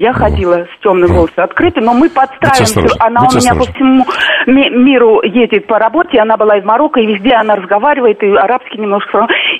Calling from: Germany; Я звоню из Германии

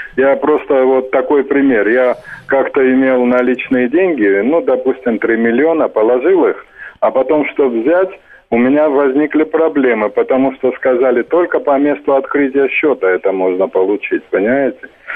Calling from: Moscow, Russia; я из Москвы говорю.

